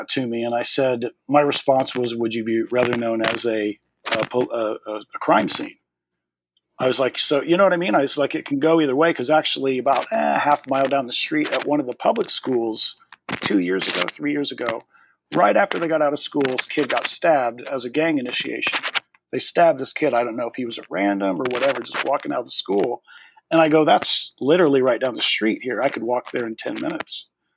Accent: Midwest, United States; I grew up in the Midwest. I mean, I know about guns and gun safety.

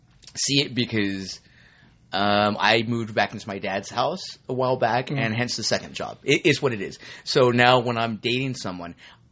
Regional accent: California, United States; we're from Orange County. We wouldn't date somebody from L.A.

